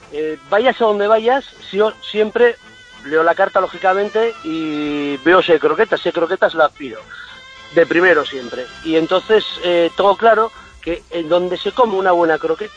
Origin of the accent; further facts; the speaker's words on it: Asturias, Spain; Me voy dirección Galicia, soy de Asturias.